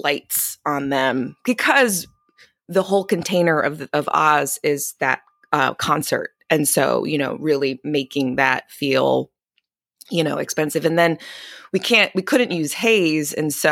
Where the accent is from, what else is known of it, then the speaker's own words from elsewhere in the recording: Connecticut, United States; born there; my dad is Dominican, my mom is Chilean and Puerto Rican, and I was born in Connecticut.